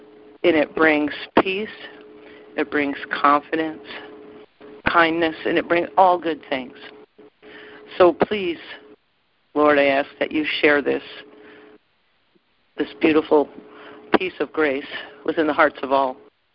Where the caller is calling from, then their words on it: Connecticut, United States; Yes, I'm the 860 from Connecticut.